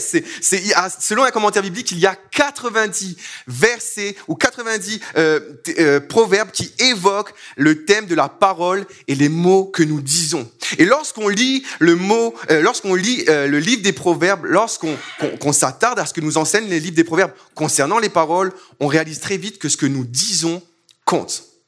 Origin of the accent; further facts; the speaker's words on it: Réunion, France; Et oui, je viens de l'île de la Réunion. Qui sait où est l'île de la Réunion?